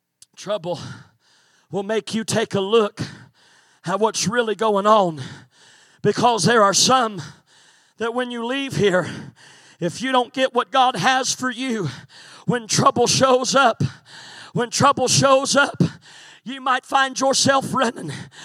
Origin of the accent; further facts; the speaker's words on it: the Ozarks, United States; see, I grew up in the Ozarks, and we had something that was called a fox hunt.